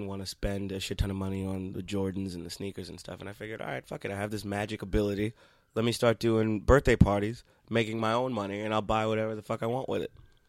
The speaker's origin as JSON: {"language": "English", "town": "Queens", "region": "New York", "country": "United States", "tie": "born or raised there", "said": "When I was there, it's pretty safe."}